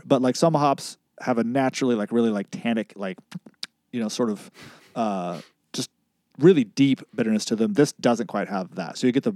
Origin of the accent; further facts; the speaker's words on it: West Coast, United States; I come from the West Coast.